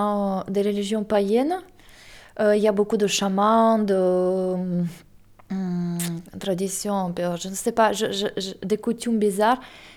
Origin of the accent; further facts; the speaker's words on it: Barnaul, Altai Krai, Russia; Oui, je suis né à Barnaoul. J'ai vécu toute ma vie là-bas. Je n'ai pas beaucoup bougé pendant ma vie. Et pour moi, c'est vraiment ma ville natale, ma région d'origine.